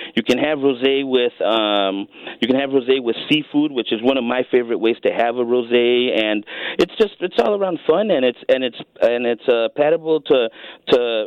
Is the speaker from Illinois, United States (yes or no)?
yes; Chicago, Illinois, United States; also born or lived in Lake Geneva, United States; So I was born in Cook County, grew up around the Foster Clark area.